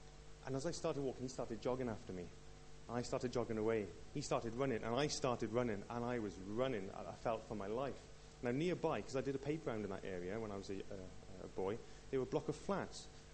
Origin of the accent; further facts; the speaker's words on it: Newport, Wales, United Kingdom; I was born and bred in Newport.